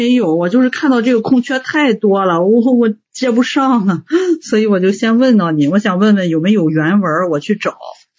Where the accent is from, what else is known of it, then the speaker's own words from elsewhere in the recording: Jinan, Shandong, China; 我是济南的。